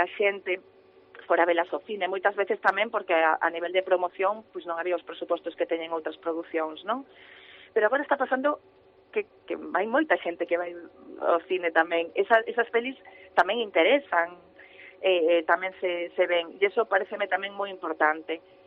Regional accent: Galicia, Spain; Eu, ademais, son de Lugo, da provincia, sí.

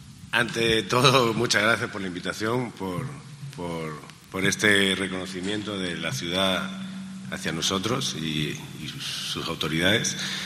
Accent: Peru; Y como piloto peruano, los medios pues te seguían

